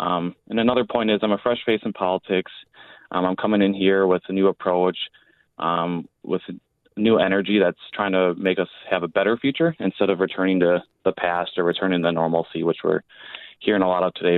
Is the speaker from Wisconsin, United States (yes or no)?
yes; Freedom, Wisconsin, United States; I've grown up as in the Fox Valley my whole life, growing up in Freedom, Wisconsin.